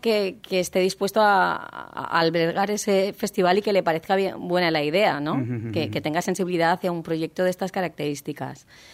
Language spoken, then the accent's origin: Spanish; Villar del Arzobispo, Valencian Community, Spain; Yo soy de Villar de Arzobispo.